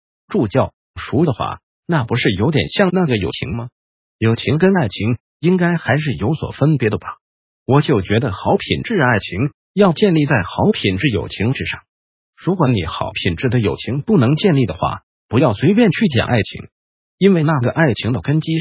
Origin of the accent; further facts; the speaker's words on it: Guangdong, China; 我们广东人说，人要分二声末了